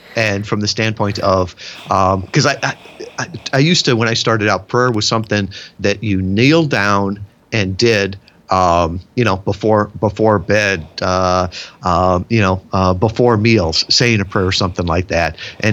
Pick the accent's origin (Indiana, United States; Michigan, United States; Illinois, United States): Illinois, United States; Chicago; I grew up in Chicago around John Wayne Gacy, mass murderer, just awful.